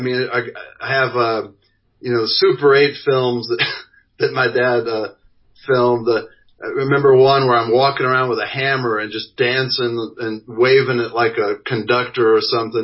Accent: Inglewood, California, United States; born there; also born or lived in Taipei, Taiwan; Well, when I was born out in Inglewood, California.

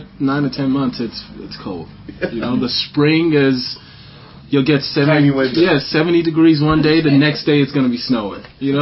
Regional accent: Michigan, United States; Yeah, growing up in Michigan, I went to school in Michigan, and all the theater kids was either New York or Chicago

